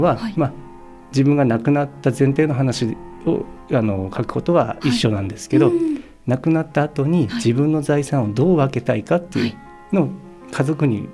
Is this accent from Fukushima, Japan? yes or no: yes; Sukagawa, Fukushima, Japan; うちの実家っていうのは、はい、あの福島の須賀川っていうところがありまして